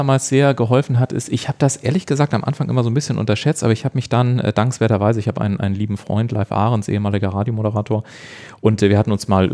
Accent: Bavaria, Germany; ich komme ja aus Bayern

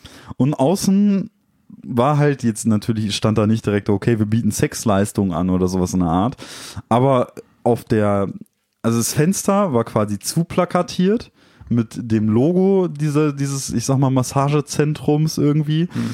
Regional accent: Dortmund, North Rhine-Westphalia, Germany; Also wir möchten da niemanden angreifen, aber wir kommen halt aus Dortmund.

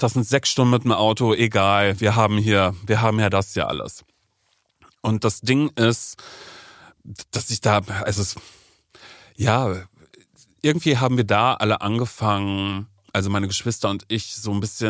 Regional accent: North Rhine-Westphalia, Germany; now in Berlin, Germany; was ist jetzt meine Heimat? Ist es nicht Nordrhein-Westfalen? Ist es nicht Budersdorf?

